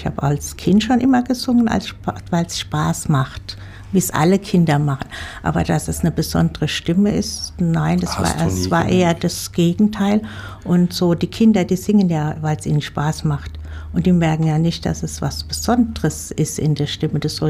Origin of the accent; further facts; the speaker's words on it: Rhineland-Palatinate, Germany; Ich komme aus Deutschland, aus Rheinland-Pfalz.